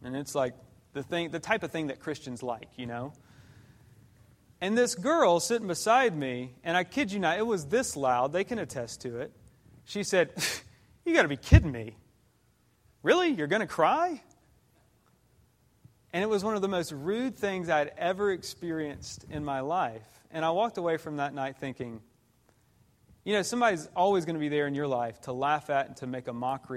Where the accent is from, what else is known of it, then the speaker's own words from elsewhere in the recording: Georgia, United States; So I grew up in Georgia, and I went deer hunting all the time.